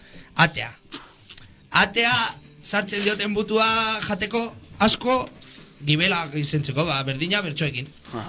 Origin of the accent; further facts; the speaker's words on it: Barakaldo, Basque Country, Spain; Basque is a second language; Barakaldokoa naiz